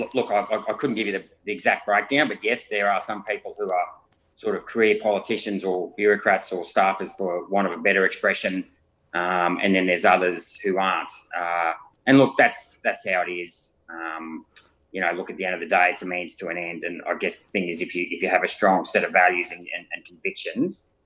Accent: Chinchilla, Queensland, Australia; when I grew up in Chinchilla, it had a population of about 3,000 people and it had a maternity ward and three midwives

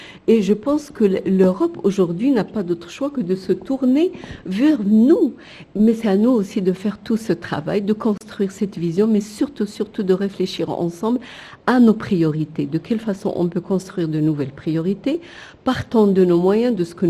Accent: Morocco; now in Tunisia; je suis marocaine, je suis en Tunisie, nous sommes des pays à la fois africains mais aussi méditerranéens.

